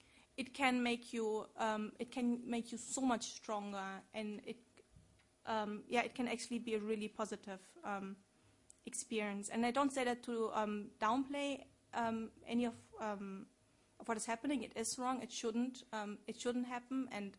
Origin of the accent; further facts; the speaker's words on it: Germany; now in United Kingdom; I come from Germany. In Germany, we have family allowances for when you get a fellowship.